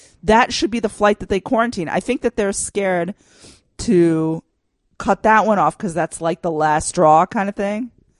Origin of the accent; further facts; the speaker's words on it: Texas, United States; Yes, I'm from Texoma.